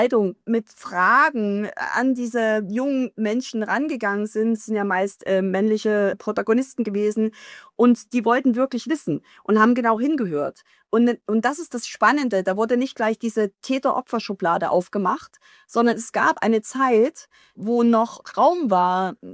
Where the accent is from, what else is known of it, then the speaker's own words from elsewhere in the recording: eastern Germany, Germany; born there; weil ich bin ja selber im Osten geboren